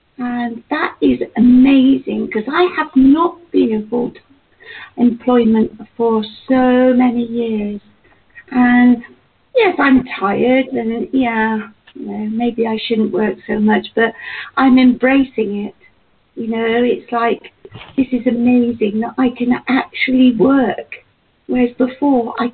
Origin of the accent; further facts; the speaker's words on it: England, United Kingdom; and I'm from England.